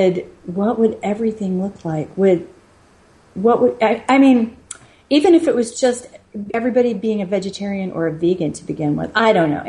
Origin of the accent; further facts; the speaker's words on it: Four Corners, United States; Without, you know, my family were ranchers. I come from the Four Corners.